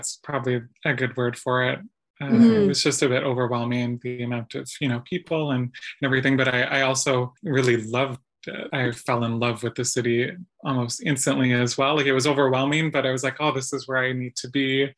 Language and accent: English; Thunder Bay, Ontario, Canada; now in Toronto, Canada; I grew up in Thunder Bay from, you know, 0 to 17.